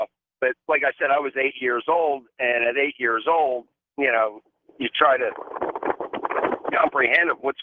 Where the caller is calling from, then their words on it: Salisbury, Maryland, United States; I'm calling from Salisbury, Maryland.